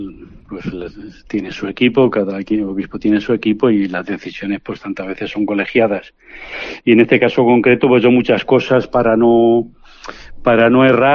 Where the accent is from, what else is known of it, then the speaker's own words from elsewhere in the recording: Ávila, Castile and León, Spain; now in Plasencia, Spain; yo soy de Ávila Sur, de la sería como la continuación de la Vera, ¿no? La continuación de la Vera hacia Madrid.